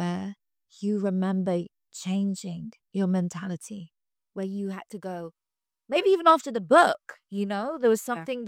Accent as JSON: {"language": "English", "country": "United Kingdom", "moved": "as an adult", "lives_now": "Los Angeles, United States", "said": "Okay, so I'm British, so when I moved to LA, that was part of the reason I moved to LA, because I wanted to be near the ocean."}